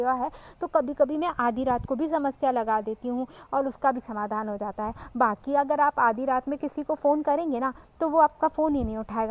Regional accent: Shivpuri, Madhya Pradesh, India; मैं शिवपुरी मध्य प्रदेश जल मंदिर कॉलोनी की रहने वाली हूँ

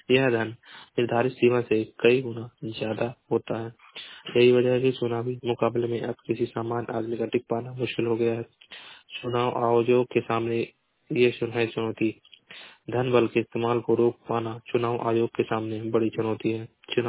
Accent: Maharajganj, Uttar Pradesh, India; मैं जिला महाराजगंज का निवासी हूँ।

